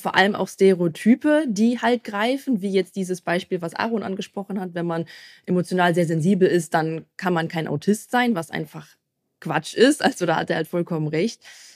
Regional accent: Cologne, North Rhine-Westphalia, Germany; ich komme aus Köln

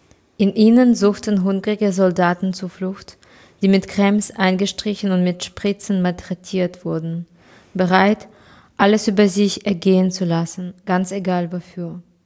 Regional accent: Kyiv, Ukraine; Ich komme aus Kiew und meine Stadt ist überhaupt nicht unter Beschuss.

